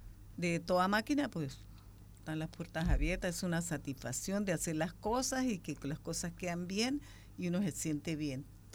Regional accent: Venezuela; moved away as an adult; now in Spain; Yo soy de Venezuela. Uh-huh. Tengo 9 años de estar aquí. Uh-huh. Vine por mi hija, que se casó con uno de catalán, y estoy aquí

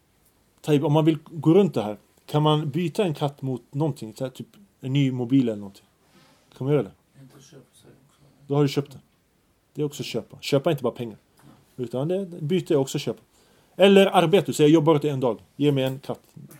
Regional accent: Sweden; mer era hemländer, Sverige mitt hemland.

